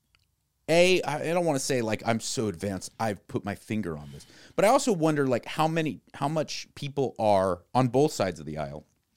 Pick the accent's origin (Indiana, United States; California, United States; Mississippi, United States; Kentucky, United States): California, United States; Berkeley; You know, I grew up in Berkeley, so I'm a registered Democrat